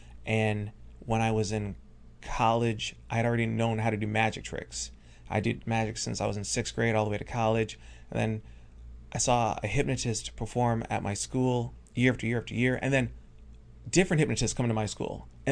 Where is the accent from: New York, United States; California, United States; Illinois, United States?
Illinois, United States; Chicago; I'm from Chicago, so we steal.